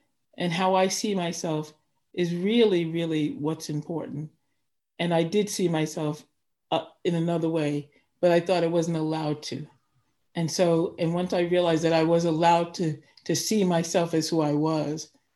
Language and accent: English; New York City, New York, United States; growing up in the 60s in a white neighborhood. I grew up in Park Slope, was not easy.